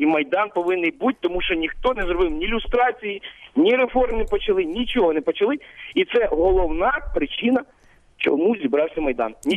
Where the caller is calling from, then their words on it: Kyiv, Ukraine; я із Києва.